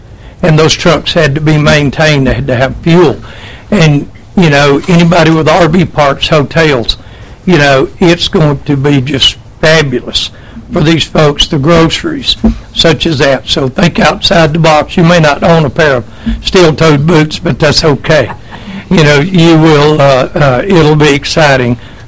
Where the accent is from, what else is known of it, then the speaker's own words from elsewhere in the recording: Buena, Texas, United States; from Buena, Texas. Moved here 30 years ago. Always had an office in Orange, Texas.